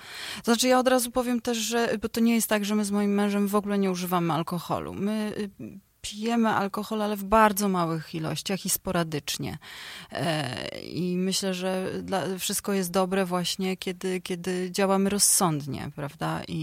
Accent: Warsaw, Masovian Voivodeship, Poland; wychowałam się na warszawskiej Pradze

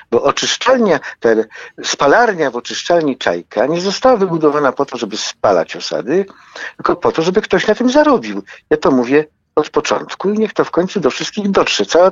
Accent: Warsaw, Masovian Voivodeship, Poland; jestem warszawiakiem

